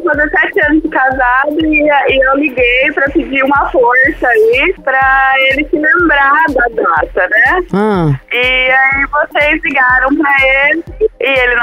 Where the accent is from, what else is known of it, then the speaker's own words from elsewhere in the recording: Cuiabá, Mato Grosso, Brazil; Eu sou de Cuiabá.